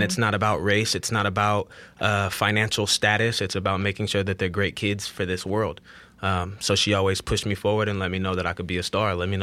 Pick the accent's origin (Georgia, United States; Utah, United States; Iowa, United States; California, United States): California, United States; Fairfield; also born or lived in Vallejo, California; now in Los Angeles, United States; I grew up in Fairfield, California, born in Vallejo. I am a 707 kid.